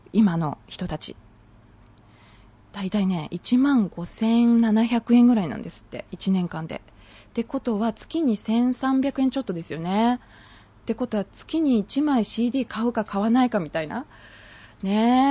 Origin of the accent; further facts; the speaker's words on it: Shizuoka, Japan; 私はその静岡県で育っている